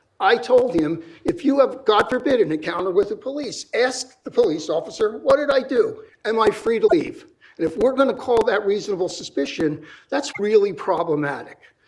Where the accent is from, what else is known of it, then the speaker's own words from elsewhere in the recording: Philadelphia, Pennsylvania, United States; I'm from Philly.